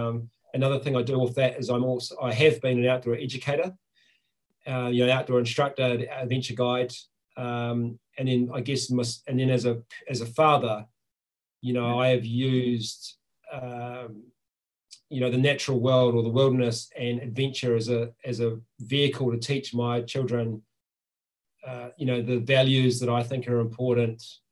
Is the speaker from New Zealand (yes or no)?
yes; New Zealand; So I am from New Zealand, and I feel quite lucky that as a young person